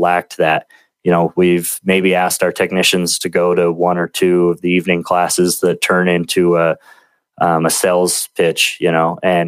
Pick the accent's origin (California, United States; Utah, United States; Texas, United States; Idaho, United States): Utah, United States; actually here in my home state, Utah, at Weber State University.